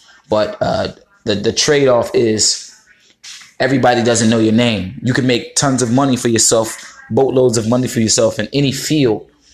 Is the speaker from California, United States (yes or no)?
no; Philadelphia, Pennsylvania, United States; We said, no, man, I'm a rapper. I'm from Philly. This is how we do it. The Philly flow.